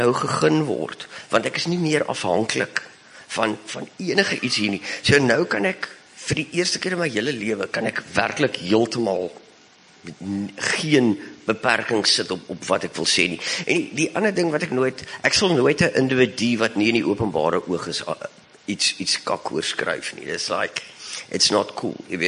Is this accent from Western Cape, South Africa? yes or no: yes; Bellville, Western Cape, South Africa; Ek kom ook van Belwel af